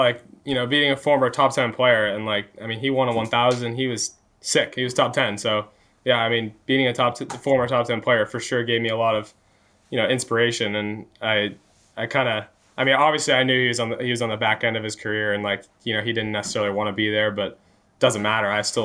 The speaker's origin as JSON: {"language": "English", "region": "California", "country": "United States", "said": "Because, I mean, I'm from Orange County, Stevie."}